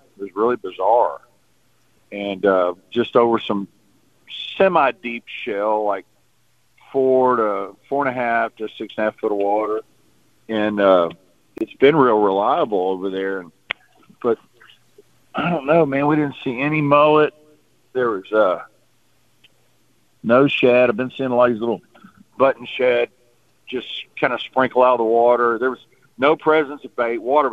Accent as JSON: {"language": "English", "region": "Texas", "country": "United States", "said": "So, yeah, I'm from Texas."}